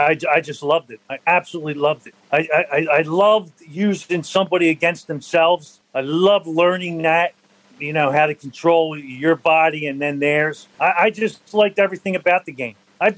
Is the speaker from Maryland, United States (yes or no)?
no; Deptford, New Jersey, United States; Yes, I grew up in Deptford.